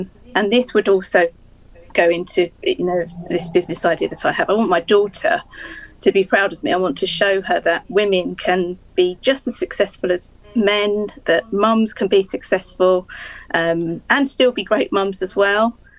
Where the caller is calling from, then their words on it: Leigh-on-Sea, East of England, United Kingdom; I'm in Leigh-on-Sea in England, which is near to London.